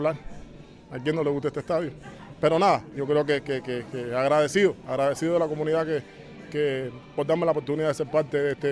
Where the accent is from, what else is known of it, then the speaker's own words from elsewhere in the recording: Cuba; soy cubano por encima de todo.